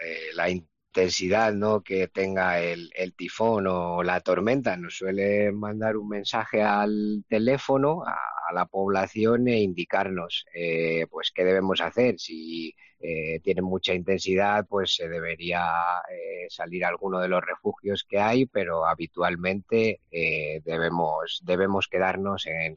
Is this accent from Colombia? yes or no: no; Yuncos, Castilla-La Mancha, Spain; now in Japan; Pues soy de Yuncos.